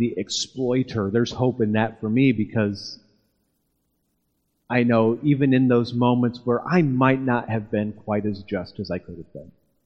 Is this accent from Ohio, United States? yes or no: no; Wyoming, Illinois, United States; I grew up in Wyoming, Illinois, and there was a hog farm just east of the church.